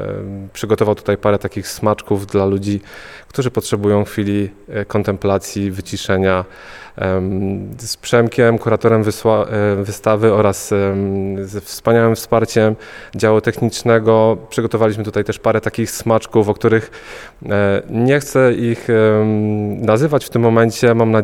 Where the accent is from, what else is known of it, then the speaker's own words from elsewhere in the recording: Silesian Voivodeship, Poland; No ja jestem skromnym chłopakiem ze Śląska, który przyjechał tutaj przez Bielsko